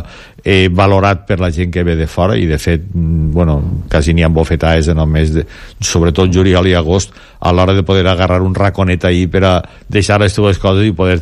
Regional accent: Dénia, Valencian Community, Spain; almenys per als que som de Denia, o majors de Denia

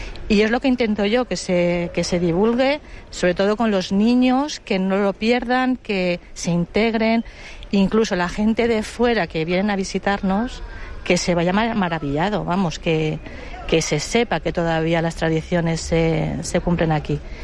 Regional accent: Benidorm, Valencian Community, Spain; Yo soy de Benidorm, nacida en Benidorm, y estoy aquí viviendo desde hace ya 16 años.

